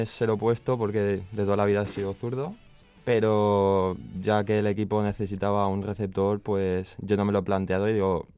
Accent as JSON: {"language": "Spanish", "town": "Gandia", "region": "Valencian Community", "country": "Spain", "said": "estaba yo solo que vine desde Gandía"}